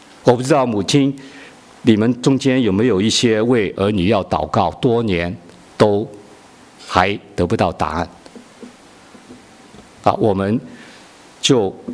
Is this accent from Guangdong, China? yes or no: yes; Guangdong, China; 我们广东人说啊